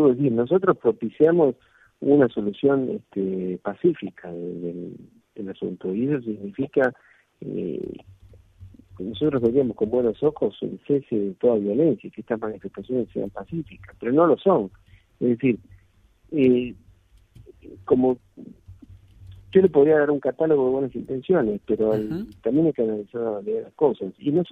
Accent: Argentina

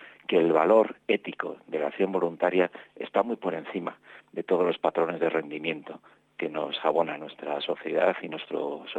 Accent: Spain; acá en mi país hay una localidad que se llama Atapuerca

